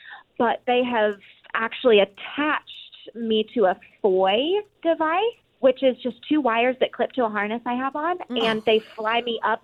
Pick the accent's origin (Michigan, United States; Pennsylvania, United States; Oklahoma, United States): Oklahoma, United States; I'm from Oklahoma. Like, right. 115 degree temperatures are kind of normal there in the summer.